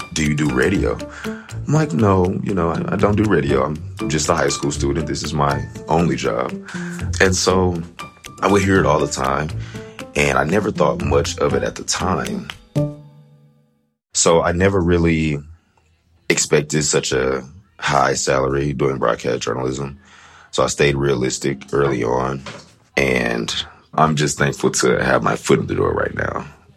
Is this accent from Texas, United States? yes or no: yes; Fort Worth, Texas, United States; I am from Fort Worth, Texas.